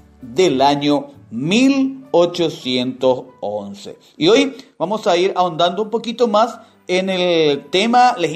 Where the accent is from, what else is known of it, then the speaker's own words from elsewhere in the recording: Paraguay; Decíamos que como paraguayos, como paraguayas, es muy importante conocer los sucesos históricos de nuestro país.